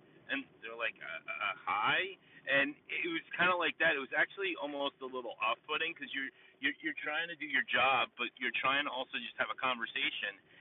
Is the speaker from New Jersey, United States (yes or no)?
yes; New Jersey, United States; Because they all thought, you know, everybody from New York, because that's what they called me, and I'm from New Jersey, is from New York, and everybody is connected to the mafia.